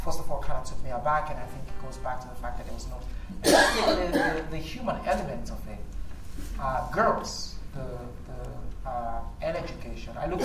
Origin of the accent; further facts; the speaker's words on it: Sierra Leone; also born or lived in Guinea / Liberia; I'm from Sierra Leone, and I was born and raised there. I was a refugee in Guinea for a while, and then I worked in Liberia after the war there